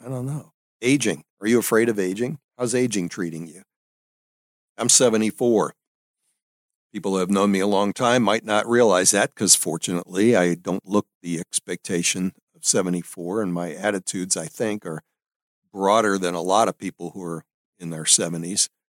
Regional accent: New Orleans, Louisiana, United States; that's like a throwback to my youth growing up in New Orleans

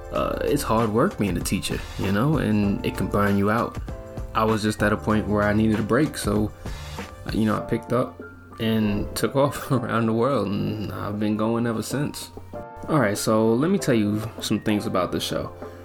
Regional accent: New York, United States; now in Spain; I'm a New Yorker. I currently live in Spain, and I've been living here for the last 3 years.

